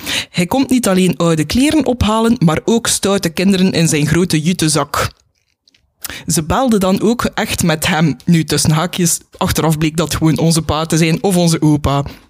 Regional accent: Wetteren, East Flanders, Belgium; bij ons in Wetteren ook lagen wij op een vrij rare grens, dat zo als je één dorp verder ging, was dat ook zo Sint Maarten.

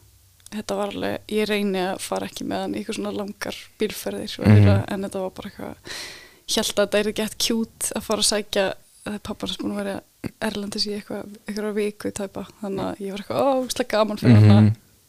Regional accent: Reykjavik, Capital Region, Iceland; also born or lived in London; Ég fætt og uppalinn í Vesturbænum í Reykjavík og já, bjó á Ásfallagötu þegar ég var mjög lítil og svo fluttum við á Brekkustíg sem er bara eitthvað 300 metrum

